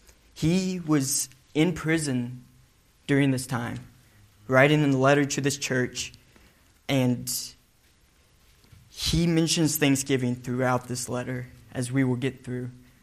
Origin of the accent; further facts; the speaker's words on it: Oklahoma, United States; So growing up in Oklahoma, there was a director of missions.